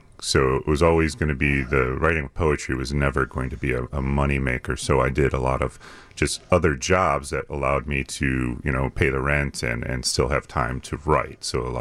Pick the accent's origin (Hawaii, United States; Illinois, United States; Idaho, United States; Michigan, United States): Illinois, United States; Chicago; also born or lived in South Korea; And one thing living over in South Korea, I really missed live music. Growing up in Chicago, you're so used to being able to see anything on the weekend, genres of all kinds.